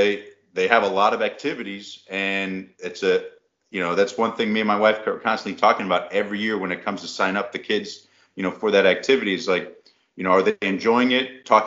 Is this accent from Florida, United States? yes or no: yes; Florida, United States; my wife and I, we grew up in South Florida, and we have, you know, our family's down there, so that's kind of like our home base.